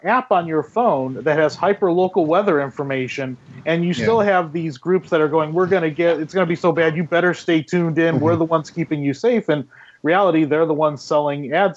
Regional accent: Ohio, United States; I grew up in Northern Ohio, and every time a snowstorm were to come

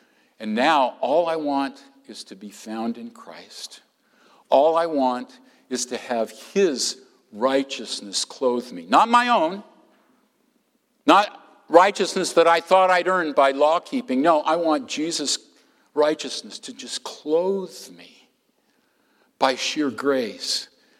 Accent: California, United States; He's Californian, I'm a Californian, but I don't get any credit for that.

